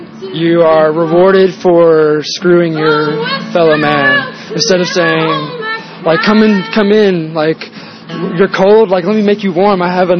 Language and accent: English; South Carolina, United States; now in Santa Cruz, United States; From South Carolina.